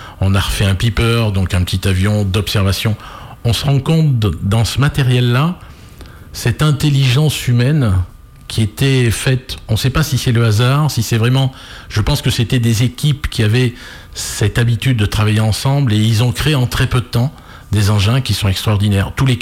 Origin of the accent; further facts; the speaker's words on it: Centre, France; parce que je suis originaire du centre de la France